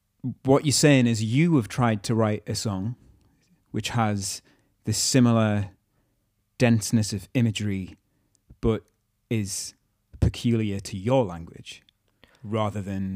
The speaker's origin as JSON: {"language": "English", "region": "North East England", "country": "United Kingdom", "said": "right, we're British, we're English, we're from the Northeast, we're Macams."}